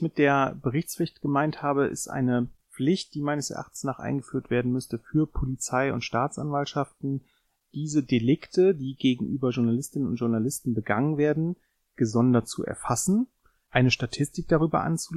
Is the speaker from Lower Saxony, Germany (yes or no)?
yes; Göttingen, Lower Saxony, Germany; mein Heimatort Göttingen